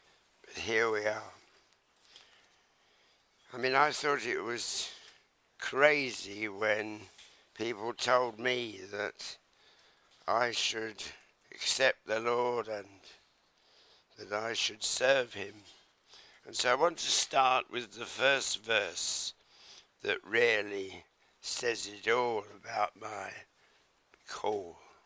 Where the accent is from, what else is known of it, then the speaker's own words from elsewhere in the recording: Godalming, South East England, United Kingdom; born there; And all the men apparently were outside in Godalming, where I was born, in Surrey, coming home from a local pub, making a lot of noise.